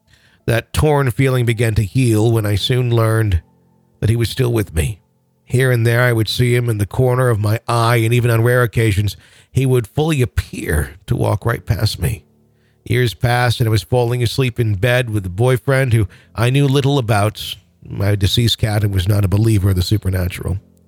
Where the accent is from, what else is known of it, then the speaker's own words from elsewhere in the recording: Mesa, Arizona, United States; I grew up in Mesa, Arizona.